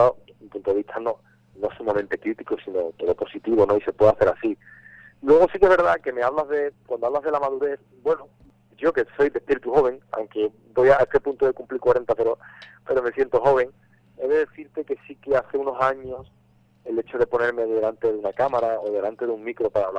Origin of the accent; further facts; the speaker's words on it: Andalusia, Spain; moved away as an adult; also born or lived in Barcelona; yo era una persona que prácticamente no había salido Andalucía, de mi tierra, ¿no? Y el hecho de irme a vivir a otra ciudad como Barcelona durante tanto tiempo